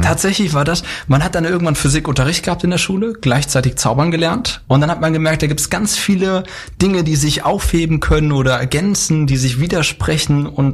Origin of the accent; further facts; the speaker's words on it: Bonn, North Rhine-Westphalia, Germany; born there; now in Cologne, Germany; Ich bin gebürtiger Bonner und jetzt auch nach Köln umgezogen.